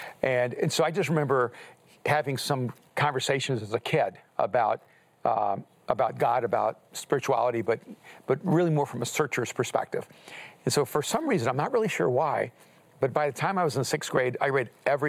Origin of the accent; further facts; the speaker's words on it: El Salvador; first language Spanish; English is a second language; now in United States; Well, I'm an immigrant from El Salvador, and so English was my second language.